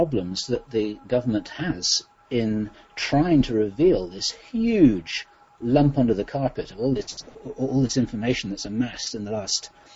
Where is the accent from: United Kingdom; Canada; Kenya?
United Kingdom; Remember, I'm a Brit.